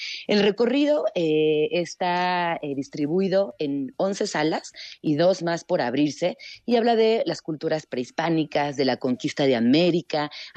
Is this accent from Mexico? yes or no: yes; Mexico